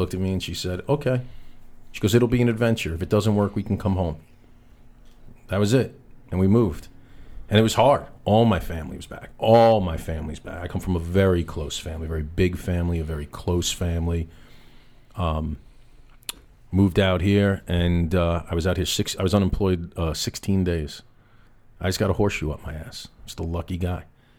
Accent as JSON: {"language": "English", "region": "New York", "country": "United States", "tie": "born or raised there", "said": "And where I grew up in New York, you know, everyone talks like that."}